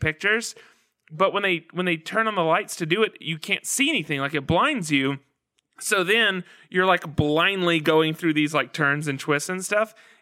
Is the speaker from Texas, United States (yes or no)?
no; Georgia, United States; I'm from Georgia, but I don't know that I've been to Snailville, or if I have, it's just, you know, I was passing through.